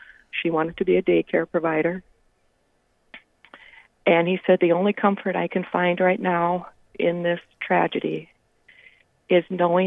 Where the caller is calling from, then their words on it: Dimock, South Dakota, United States; So I am calling in from Dimock, South Dakota